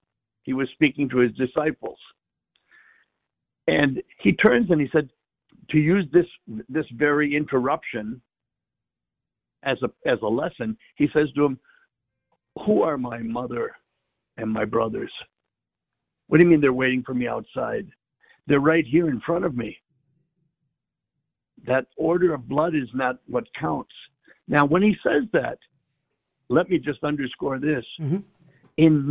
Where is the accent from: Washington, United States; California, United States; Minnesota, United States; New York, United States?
Minnesota, United States; St. Paul; born there; my world was so small when I was a kid. I was born in St. Paul, Minnesota